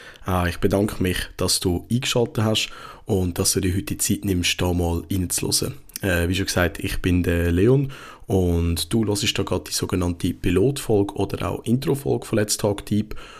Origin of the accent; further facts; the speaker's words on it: St. Gallen, Switzerland; ich komme aus dem Kanton St. Gallen und wohne im Raum vom Oberen Zürichsee.